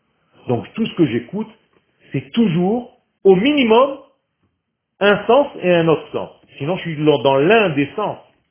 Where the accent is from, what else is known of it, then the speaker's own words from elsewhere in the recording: Israel; born there; first language Hebrew; French is a second language; Non, je suis israélien. Je suis né en Israël et ma langue natale c'est l'hébreu. Donc j'ai appris français juste pour venir enseigner